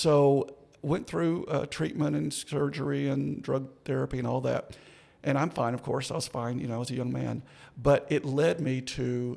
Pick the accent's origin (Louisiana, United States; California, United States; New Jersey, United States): Louisiana, United States; Back in the day, we met at Baylor. I'm from Louisiana. She's from Brownfield.